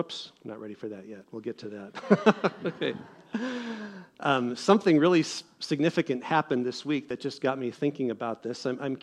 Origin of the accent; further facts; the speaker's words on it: Wisconsin, United States; born there; I was born in Wisconsin. Greendale's a suburb of Milwaukee